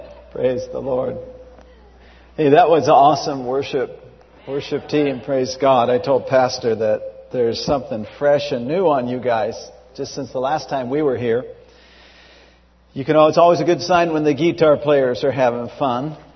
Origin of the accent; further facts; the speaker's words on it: Seattle, Washington, United States; filled with the Holy Spirit in a Catholic church in Burien, Washington, just not far from here, because I was raised in Seattle.